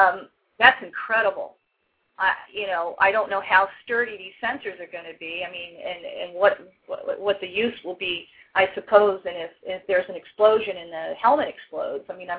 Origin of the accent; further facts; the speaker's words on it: East Coast, United States; I'm from the East Coast, and I was going to school in Newport, Rhode Island at the time.